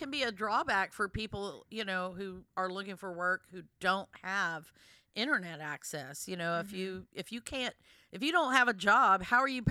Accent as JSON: {"language": "English", "town": "Lubbock", "region": "Texas", "country": "United States", "tie": "born or raised there", "said": "that's very similar to my experience growing up in Lubbock."}